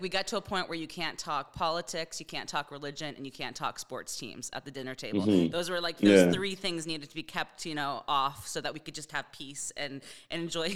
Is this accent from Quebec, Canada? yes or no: no; Toronto, Ontario, Canada; I grew up in Toronto, so everybody's a Raptors fan.